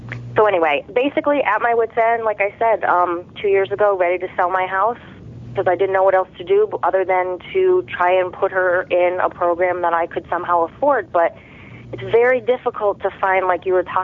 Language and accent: English; Connecticut, United States; I'm from Connecticut, and I have a daughter who is 15 years old.